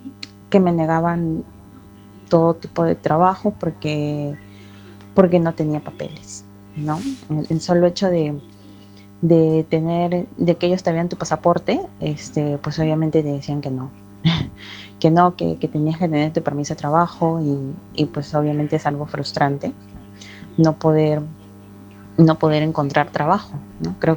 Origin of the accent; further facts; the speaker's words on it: Peru; moved away as an adult; now in Spain; tengo 40 años, soy de Perú y ya la otra semanita cumplo un año acá en España.